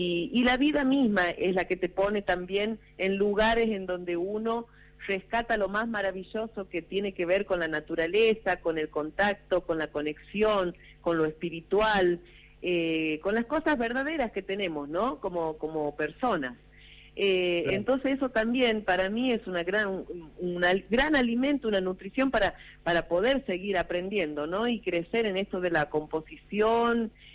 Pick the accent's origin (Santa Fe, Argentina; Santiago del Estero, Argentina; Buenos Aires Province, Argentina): Santiago del Estero, Argentina; mi tierra, de mi Santiago, que es la continuidad del mensaje de mi padre